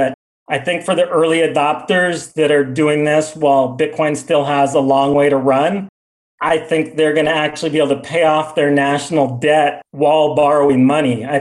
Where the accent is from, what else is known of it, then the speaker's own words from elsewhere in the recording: San Diego, California, United States; I pay about 30 cents a kilowatt electricity in my home, which is about what I pay in my hometown of San Diego.